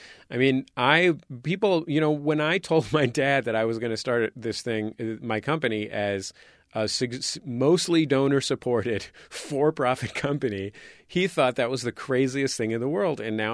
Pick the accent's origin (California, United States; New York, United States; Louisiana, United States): California, United States; San Francisco; now in Los Angeles, United States; I mean, I care very much about KPCC and KCRW here in Los Angeles. I grew up in San Francisco, and I still care very much about KALW in San Francisco.